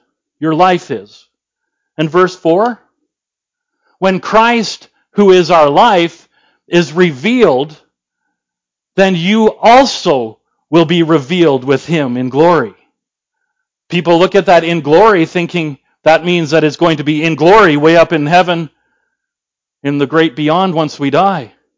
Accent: Canada; because we are Canadian and we're reserved.

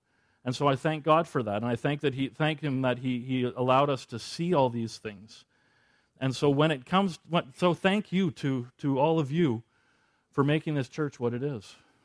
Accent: Manning, Alberta, Canada; We're from Manning, Canada. Where's that? It's way north.

